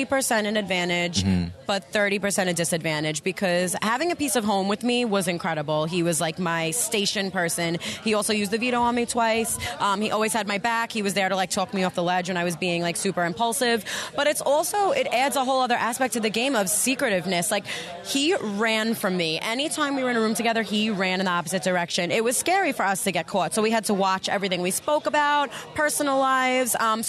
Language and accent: English; New Jersey, United States; And we're both from Jersey.